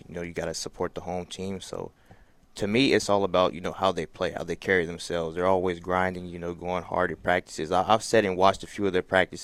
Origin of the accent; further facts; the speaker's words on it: Madera, California, United States; So I thought, why not stay in my hometown, play from my home high school, and just stay true to my friends, family, and the community in Madera.